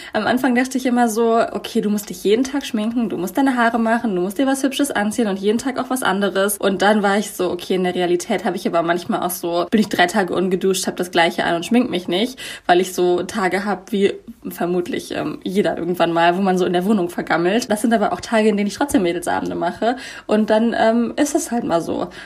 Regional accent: Cologne, North Rhine-Westphalia, Germany; 26 Jahre alt. Ich wohne in Köln, ich komme auch aus Köln und ich arbeite auch in Köln

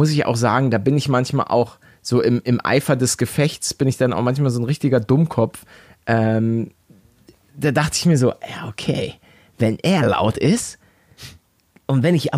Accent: Northern Germany, Germany; Ich komme aus dem Norden, ganz ehrlich.

